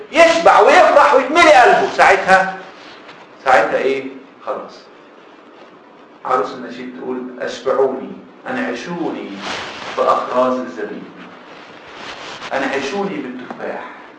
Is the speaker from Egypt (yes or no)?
yes; Egypt; عندنا في مصر مساحه السكان الارض اللي ساكن عليها السكان 4% 5%